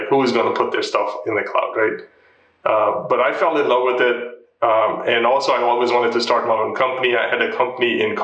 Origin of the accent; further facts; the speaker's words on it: Ohio, United States; moved away as an adult; And I grew up in Ohio, and then, you know, right after I graduated, basically I moved to San Francisco